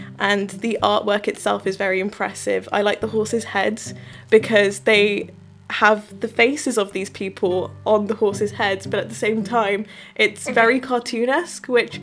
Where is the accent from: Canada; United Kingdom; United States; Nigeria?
United Kingdom; Birmingham, West Midlands; because we are from Birmingham, and even today the amount of like derelict factories that we find in this city